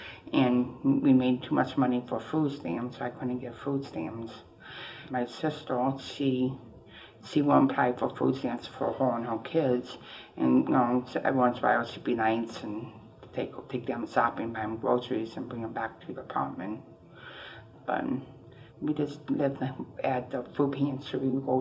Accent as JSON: {"language": "English", "town": "Leafield", "region": "Indiana", "country": "United States", "tie": "born or raised there", "lives_now": "Valparaiso, United States", "said": "I grew up in Leafield, Indiana, with my grandparents. And then I moved to Valpo when I turned 18"}